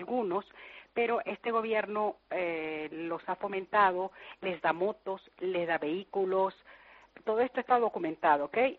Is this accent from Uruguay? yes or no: no; Venezuela; also born or lived in Bilbao; pero soy venezolana.